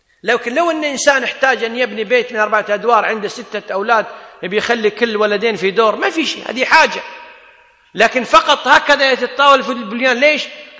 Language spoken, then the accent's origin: Arabic; Kuwait; مثلا والله جلس مجلس التخطيط عندنا في الكويت، قالوا ما في مساحة نبني